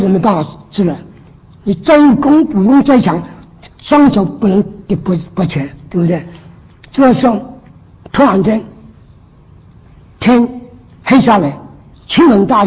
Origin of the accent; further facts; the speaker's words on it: Guangxi, China; 我父亲是湖北人，我生在广西，从小是广西人。